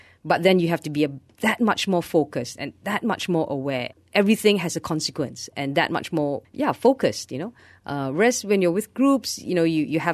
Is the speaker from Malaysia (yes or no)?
yes; Malaysia; even if we are Malaysian ourselves, do treat it like we are guests in someone's house